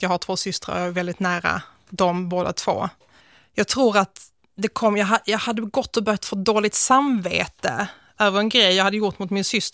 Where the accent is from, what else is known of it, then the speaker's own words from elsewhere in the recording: Malmö, Skåne, Sweden; also born or lived in Nötesjö; Jag växte upp i en miljö som, alltså till naturen, liknar Solgårda utanför Svedala, som heter Nötesjö, en liten by. Och sen så flyttade jag in till Malmö när jag var 5 år gammal ungefär.